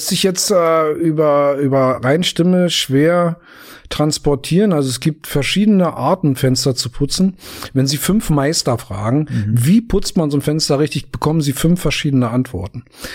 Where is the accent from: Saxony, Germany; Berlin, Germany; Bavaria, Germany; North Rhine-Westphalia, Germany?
Berlin, Germany; ich bin 54 Jahre alt inzwischen, bin geboren in West-Berlin, in Neukölln. Ich habe die Hauptschule in Moabit besucht.